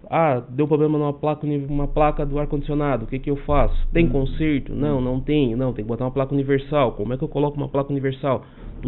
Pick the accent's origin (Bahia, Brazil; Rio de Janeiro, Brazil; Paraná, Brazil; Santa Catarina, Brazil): Santa Catarina, Brazil; Criciúma; Sou de Criciúma.